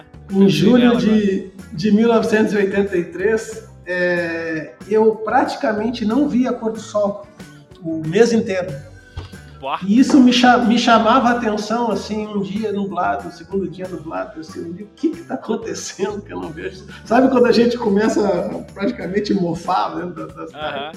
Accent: Pelotas, Rio Grande do Sul, Brazil; Sou natural de Pelotas e até a faculdade eu morei em Pelotas. E até por causa da... Engraçado, né? Pelotas é uma cidade bastante úmida, né?

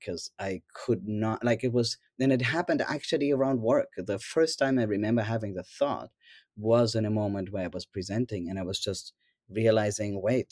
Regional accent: Germany; growing up in Germany, as I know you did

